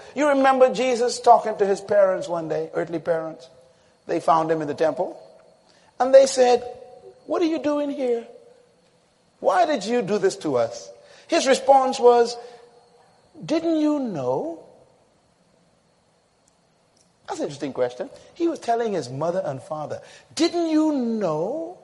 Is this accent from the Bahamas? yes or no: yes; Bain Town, New Providence, Bahamas; I was born in Bain Town in the Bahamas, where that's where drugs began.